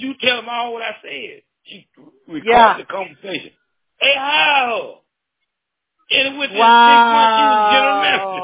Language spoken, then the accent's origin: English; Atlanta, Georgia, United States; now in Nashville, United States; I'm talking about when I mention Nashville because I'm from Atlanta, Georgia.